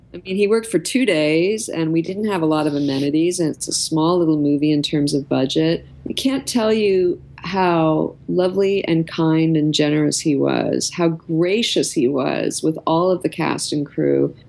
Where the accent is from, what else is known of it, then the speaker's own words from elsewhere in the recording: Canada; I grew up in Canada, so I grew up speaking poor French, but French.